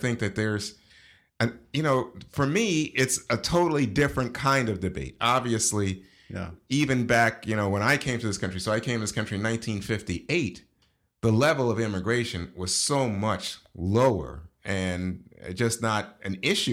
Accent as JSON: {"language": "English", "town": "Brooklyn", "region": "New York", "country": "United States", "tie": "born or raised there", "also_born_or_lived": "Panama", "said": "My mom and dad. Well, it's my mom who brought three kids to Brooklyn when I was just 4 years old. But my dad was born in Jamaica."}